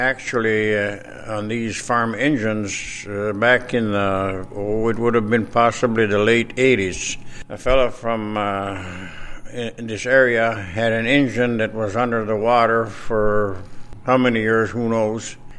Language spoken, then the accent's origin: English; Tabor, United States; from town here, and I grew up in the Tabor area on a farm.